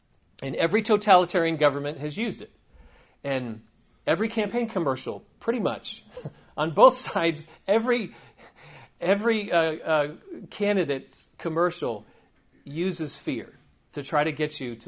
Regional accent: United Kingdom; I'm kind of proud of that, actually, since I am British.

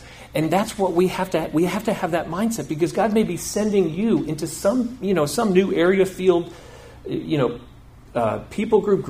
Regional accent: Vermont, United States; also born or lived in South Carolina; She's from Rhode Island, I'm from Vermont. But we spent 15 years in South Carolina, beginning at a young age

